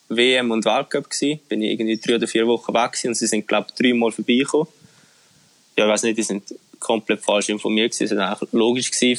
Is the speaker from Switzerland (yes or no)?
yes; Switzerland; Und bei uns in der Schweiz ist einfach, sobald mal irgendwie ein bisschen Resultat ist oder so, du bist eigentlich überwacht von A bis Z.